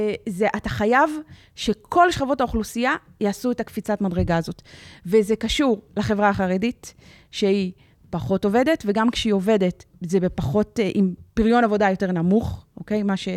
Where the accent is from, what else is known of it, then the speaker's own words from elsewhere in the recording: Tiberias, Northern District, Israel; אני גדלתי בטבריה, אוקיי? אתה יכול לראות, אני, טבריה שאני גדלתי בה, בשנות ה-90, ה-80 וה-90, היא לא טבריה של היום